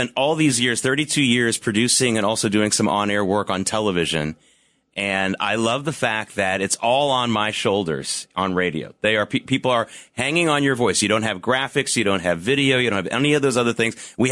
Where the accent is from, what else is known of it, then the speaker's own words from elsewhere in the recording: the South, United States; I grew up in the South across the street from a 7-Eleven.